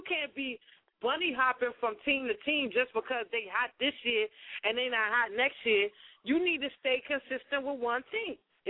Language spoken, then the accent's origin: English; New York, United States; now in Washington, United States; okay, I'm from New York, but I have two teams.